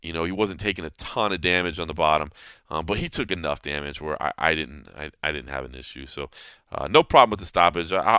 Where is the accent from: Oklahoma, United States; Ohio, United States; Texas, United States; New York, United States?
Texas, United States; Dallas; Obviously, I'm always going to be a little bit impartial to anybody that's fighting out of Dallas, my hometown.